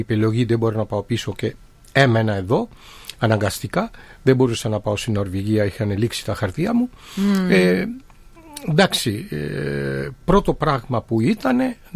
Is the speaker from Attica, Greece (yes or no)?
yes; Piraeus, Attica, Greece; Εγώ στη Τρούμπα μεγάλωσα, στο Πειραιά.